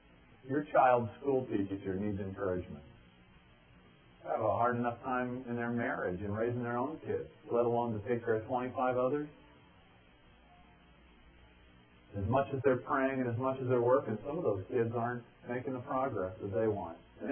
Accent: United States; It's not my primary identity. It's not that I'm an American. It's not that I'm white. It's not that I'm upper middle class.

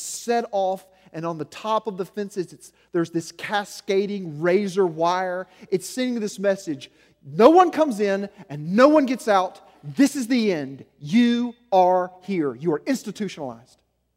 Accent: United States; I'm an American. I'm free. I'm free. This is the land of the free, right?

